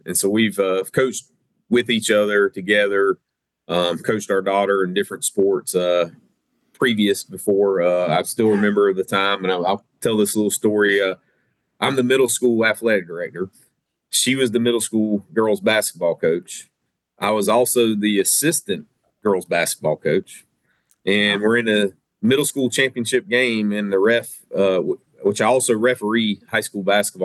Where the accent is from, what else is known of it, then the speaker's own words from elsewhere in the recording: Brooklet, Georgia, United States; "Where are you from?" And, you know, we'd say, you know, "Where Georgia Southern University is." We're about five, you know, now you can say Brooklet, Southeast Bullock